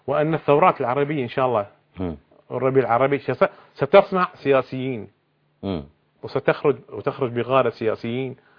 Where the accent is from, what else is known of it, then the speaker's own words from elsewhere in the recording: Bahrain; عندنا في البحرين كثير من الحوزات